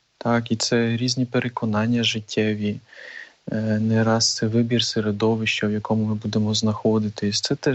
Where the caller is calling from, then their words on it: Warsaw, Masovian Voivodeship, Poland; я з Варшави.